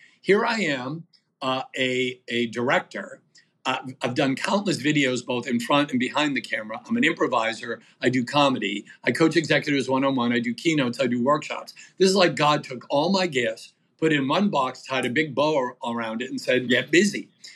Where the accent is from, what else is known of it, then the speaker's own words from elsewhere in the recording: New England, United States; I'm from New England, and so we really had COVID in New England.